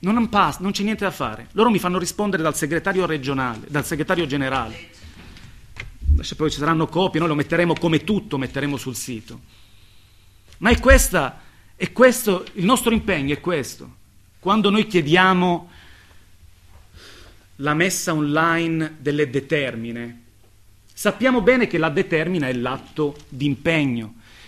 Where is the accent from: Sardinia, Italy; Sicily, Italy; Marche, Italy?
Sicily, Italy; molto caro a me perché nella mia terra ha svolto un ruolo fondamentale nella... in qualche modo ha inciso, anche se la Sicilia è un luogo molto difficile